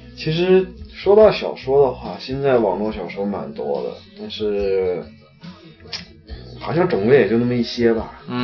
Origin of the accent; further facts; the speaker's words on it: Qingdao, Shandong, China; 我是青岛的。